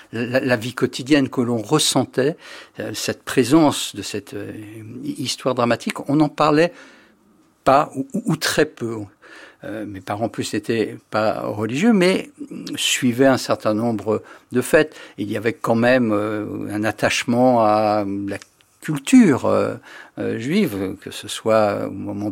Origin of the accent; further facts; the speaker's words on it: Paris, Île-de-France, France; Je suis né à Paris. J'habitais le 10e arrondissement rue de Lancrie